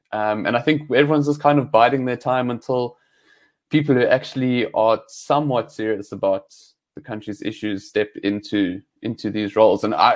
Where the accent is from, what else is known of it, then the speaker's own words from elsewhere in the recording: South Africa; I think the capacity to take on platitudes as the South African public, I think, reached its zenith many years ago.